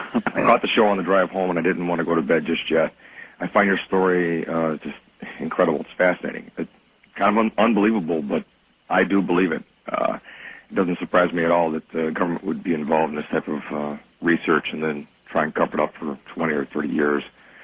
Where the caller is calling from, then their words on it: Des Plaines, Illinois, United States; I'm calling from Des Plaines, right outside of Chicago.